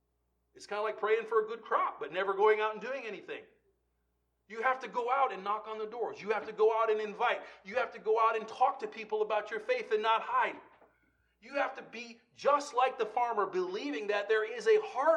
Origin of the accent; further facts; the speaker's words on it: Iowa, United States; I grew up in Iowa. I grew up on a farm. I know what it is to work in the fields.